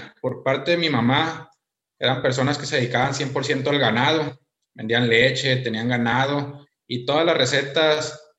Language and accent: Spanish; Los Mochis, Sinaloa, Mexico; Sí, soy de Los Mochis, Sinaloa.